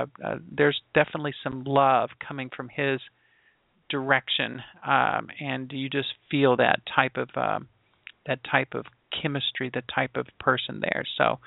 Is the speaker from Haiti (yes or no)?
no; Louisiana, United States; born there; I said, well, I was born in Louisiana.